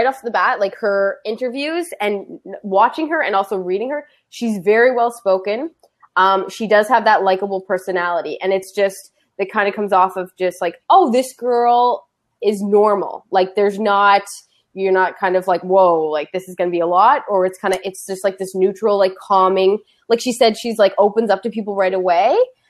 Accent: East Coast, Canada; I'm from the East Coast.

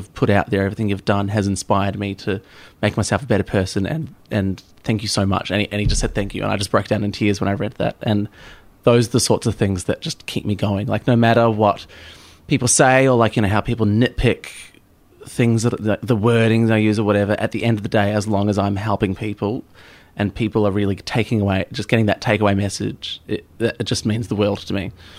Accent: New Zealand; now in Melbourne, Australia; You can't tell people that I'm from New Zealand.

